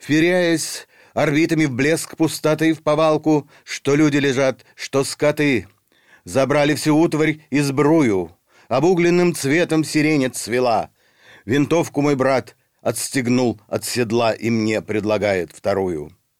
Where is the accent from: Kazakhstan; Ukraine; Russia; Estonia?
Ukraine; Zaporizhzhia, Zaporizhzhia Oblast; moved away; also born or lived in Ivano-Frankivsk; но в основном моя жизнь прошла в Украине. Я родился в Ивано-Франковске. И я жил, закончил школу в Запорожье.